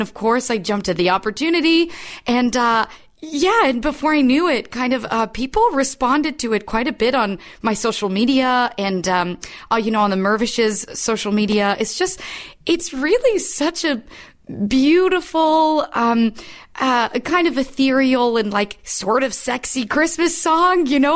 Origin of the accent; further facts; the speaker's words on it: Canada; And people were like, where are you from? I was like, I'm French Canadian.